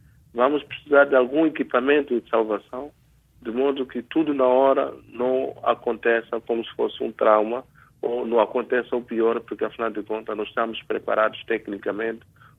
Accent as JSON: {"language": "Portuguese", "country": "Mozambique", "said": "para nós como moçambicanos"}